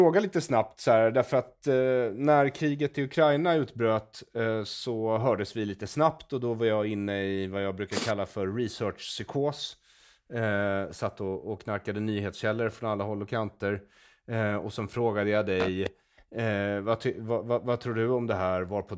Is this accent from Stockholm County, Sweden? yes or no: yes; Solna, Stockholm County, Sweden; Jag håller ju på väst, för jag är född här. Det är ju liksom, det är som att alla där jag växte upp hejade på AIK, för jag var uppvuxen i Solna.